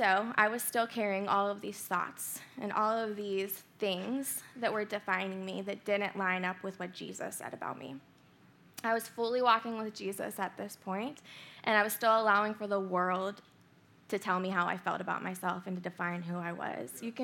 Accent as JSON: {"language": "English", "town": "McKeesport", "region": "Pennsylvania", "country": "United States", "tie": "born or raised there", "said": "So I am from White Oak, McKeesport area. I was born and raised here."}